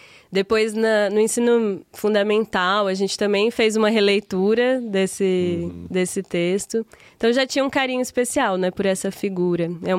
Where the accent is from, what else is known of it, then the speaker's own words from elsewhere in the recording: Cuiabá, Mato Grosso, Brazil; é um prazer estar aqui em Cuiabá, minha terra, né?